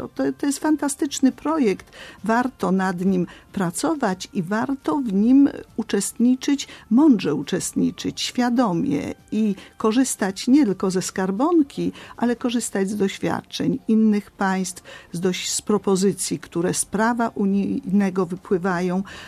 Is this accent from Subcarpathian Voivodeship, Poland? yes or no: no; Silesian Voivodeship, Poland; Ja zresztą widziałam mniej obaw u nas na Śląsku niż w innych częściach Polski